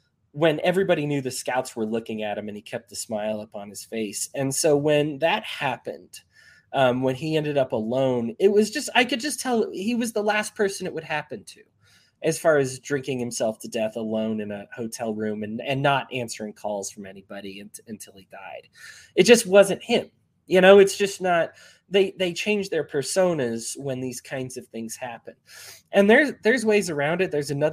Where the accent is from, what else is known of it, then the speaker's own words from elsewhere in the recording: San Diego, California, United States; So I grew up idolizing Junior Seau growing up in San Diego.